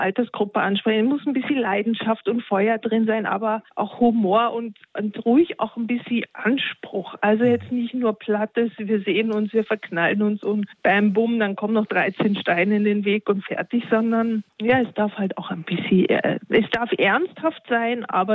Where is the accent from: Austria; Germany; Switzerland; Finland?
Germany; Harz; Zu Hause werde ich ausgelacht. Ich komme ja eigentlich aus dem Harz. Da müsste ich ja eher etwas anders sprechen. Aber ja, ich habe mich hier eingelebt.